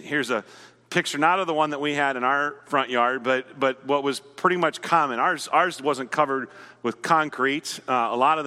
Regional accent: Nebraska, United States; Now, by the time I grew up in Nebraska in the 70s, most everybody had basements.

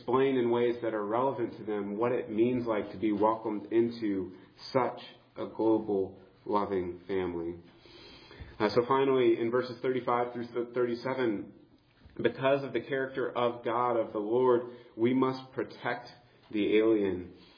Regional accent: Scotland, United Kingdom; It's just I'm too Scottish and I haven't gotten rid of them yet.

